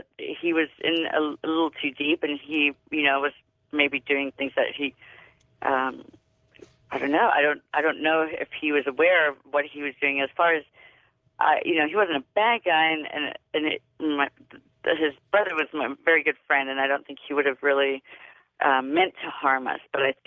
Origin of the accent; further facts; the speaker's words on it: South Africa; now in Carlsbad, United States; I was about 15 years old. I grew up in South Africa